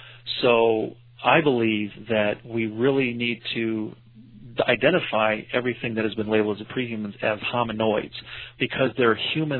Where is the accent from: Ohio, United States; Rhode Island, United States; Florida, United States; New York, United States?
Florida, United States; moved away as an adult; I grew up in Florida from the age I was 6 till, I guess, how old was I, 29 when I left.